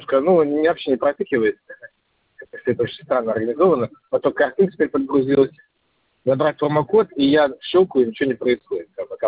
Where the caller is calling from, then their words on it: Saint Petersburg, Russia; Видите, я как бы из Питера заказываю, поэтому не смогу NFC приложить, к сожалению.